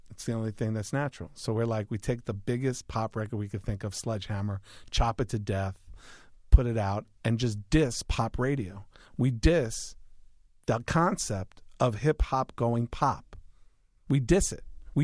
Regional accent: Queens, New York, United States; I mean, that's I'm a kid from Queens.

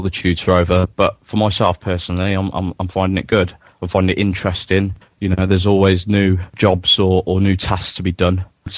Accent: Royal Leamington Spa, West Midlands, United Kingdom; I'm from Royal Leamington Spa.

